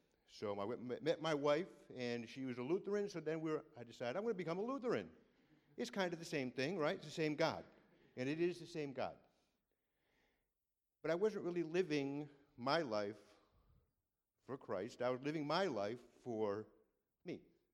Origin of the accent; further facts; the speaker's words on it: Connecticut, United States; born there; I was born in Connecticut to a mother and a father, traditional family back in 1962. So that was a long time ago. So, and my mother and father were both Roman Catholics.